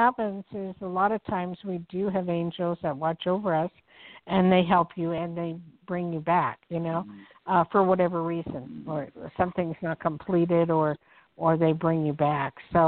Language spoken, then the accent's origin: English; New Jersey, United States; also born or lived in New York; I mean, I'm from Jersey, and I've been in New York all my life